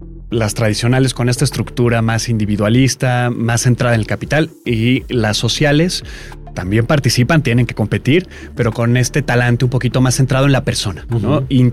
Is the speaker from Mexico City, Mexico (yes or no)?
yes; Mexico City, Mexico; para las y los que somos chilangos